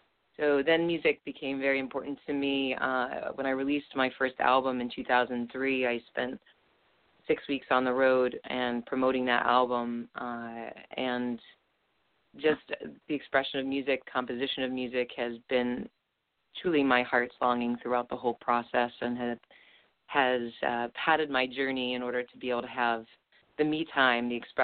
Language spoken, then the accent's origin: English; Littleton, Colorado, United States; now in New York City, United States; So I was raised in Littleton, Colorado, and in 1999, we know that the Columbine High School tragedy happened. And right after that, I moved to New York City and then experienced 9/11 when I was just first living here.